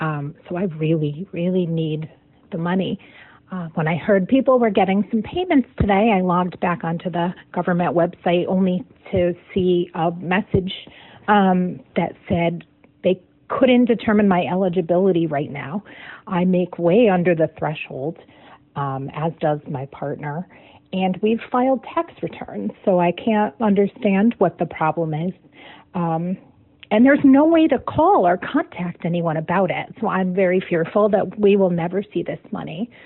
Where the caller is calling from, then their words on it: Meriden, Connecticut, United States; I'm calling from Meriden, Connecticut.